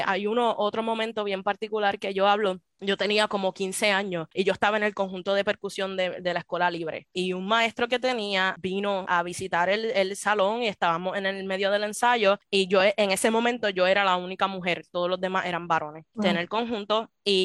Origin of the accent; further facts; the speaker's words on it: Puerto Rico; moved away as an adult; yo no crecí en los Estados Unidos. Yo nací en Puerto Rico y estuve en Puerto Rico hasta los 21 años.